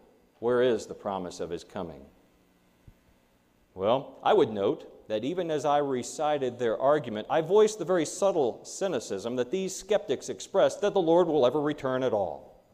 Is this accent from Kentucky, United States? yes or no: yes; Kentucky, United States; based on my home state of Kentucky.